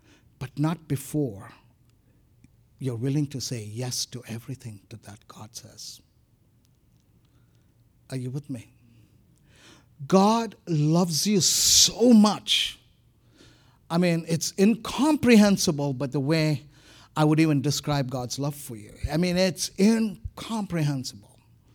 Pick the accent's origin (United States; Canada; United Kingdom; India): India; Of course, I'm Indian. I'm very soulish, so I'm very emotional.